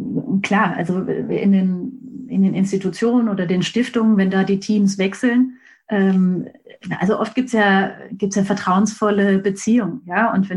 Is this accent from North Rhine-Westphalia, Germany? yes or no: yes; North Rhine-Westphalia, Germany; Ich komme aus Ostwestfalen. Ich habe in Bielefeld mein Abitur gemacht. Ich hatte das Glück, mal ein Jahr lang in Wichita, Kansas zu leben